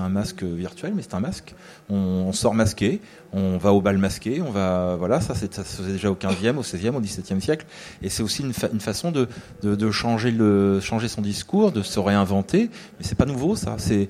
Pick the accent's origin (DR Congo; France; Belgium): France; En même temps, on est français, on a quand même une tradition d'aller se révolter pour être ensemble